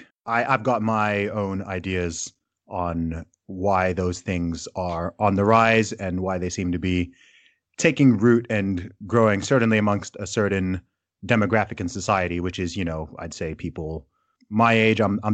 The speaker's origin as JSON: {"language": "English", "country": "Saudi Arabia", "tie": "born or raised there", "also_born_or_lived": "United Kingdom", "said": "I am British, despite my accent not giving it away. So I was born in the UK."}